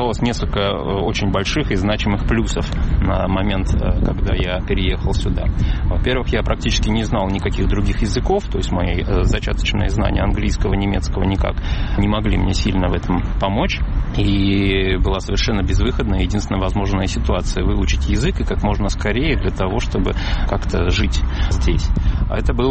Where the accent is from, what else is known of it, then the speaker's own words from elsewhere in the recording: Uzbekistan; moved away; у меня это была не первая эмиграция, я из Узбекистана тоже уезжал